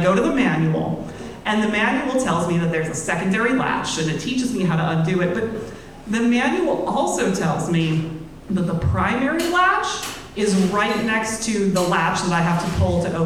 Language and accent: English; Ohio, United States; And this is it, because I'm from Ohio. I only drive on flat lands.